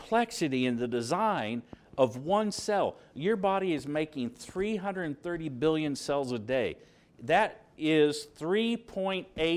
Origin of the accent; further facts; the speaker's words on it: Indiana, United States; My brother, he was Eagle Beak. When we were growing up in Indiana